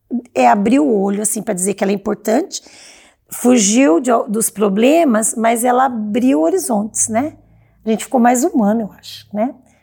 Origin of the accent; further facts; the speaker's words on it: Paraná, Brazil; moved away as an adult; now in Vilhena, Brazil; eu sou paranaense, vivi 21 anos lá, mas quantos anos eu já tô aqui? Então eu já abracei essa Vilhena.